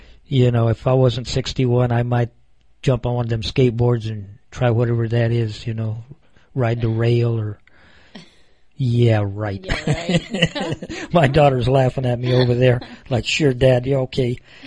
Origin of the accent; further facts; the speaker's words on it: Fremont, United States; I was raised in Fremont, and I needed to find out what it was about.